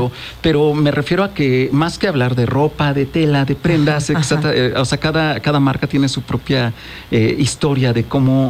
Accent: Coatetelco, Morelos, Mexico; mi familia, pues obviamente es campesina, somos del pueblo de Coatetelco.

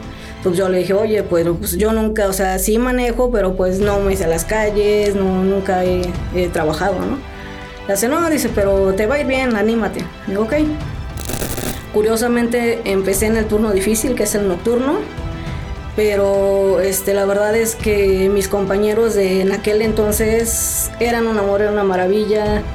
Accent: Cuernavaca, Morelos, Mexico; born there; En Cuernavaca, Morelos.

